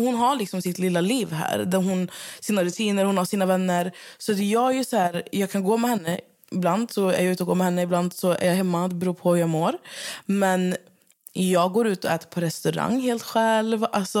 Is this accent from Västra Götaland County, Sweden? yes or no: yes; Skövde, Västra Götaland County, Sweden; now in Stockholm, Sweden; Men staden, Skövde, alltså jag är ju hemma i Skövde.